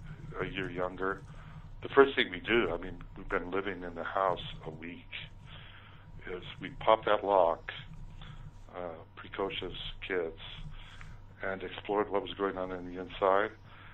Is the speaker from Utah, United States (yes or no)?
yes; Ogden, Utah, United States; when I was growing up in Ogden, Utah